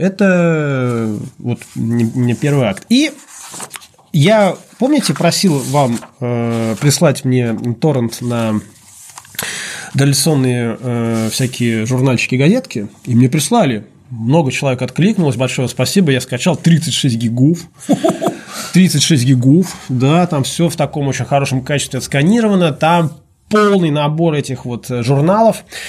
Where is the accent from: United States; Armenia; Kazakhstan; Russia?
Russia; Saint Petersburg; я из Петербурга.